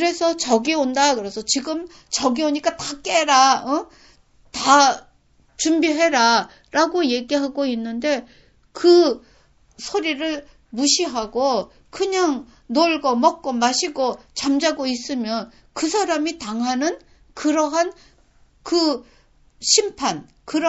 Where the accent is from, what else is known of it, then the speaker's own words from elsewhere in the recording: South Korea; now in Japan; 나는 일본 속에서 왔지만 한국에서 자란 사람이고 나는 교포도 아니고 한국인도 아니고 일본인도 아닌 그런 입장에서